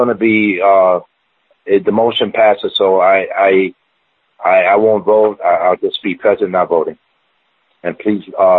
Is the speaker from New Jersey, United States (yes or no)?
no; New York, United States; now in California, United States; I'm not in New York. I'm from New York. I'm in California, but you can't take the New Yorker out of the New York.